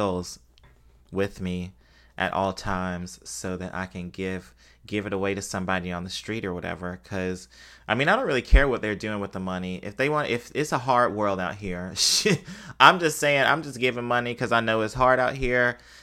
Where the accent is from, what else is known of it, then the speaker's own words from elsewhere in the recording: Mississippi, United States; I'm from Mississippi. I didn't grow up like in poverty